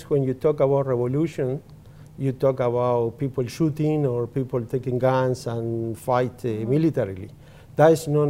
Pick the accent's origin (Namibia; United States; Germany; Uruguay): Uruguay; English is a second language; now in Canada; I came from Latin America, Uruguay, and as a political refugee in the 70s. From that time, I participated politically in Canada, supporting the movement in Uruguay and all Latin America because of the dictatorship there.